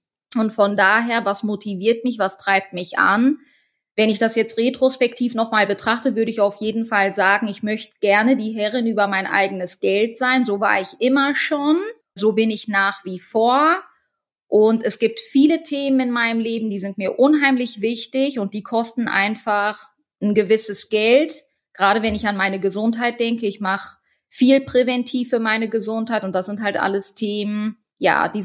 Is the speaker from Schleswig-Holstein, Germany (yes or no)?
no; Halle, North Rhine-Westphalia, Germany; born there; Geboren in Ostwestfalen-Lippe, um es genau zu sagen, in Halle-Westfalen. Das ist eine Region mit vielen Mittelständlern, eine wirtschaftlich sehr, sehr robuste Region.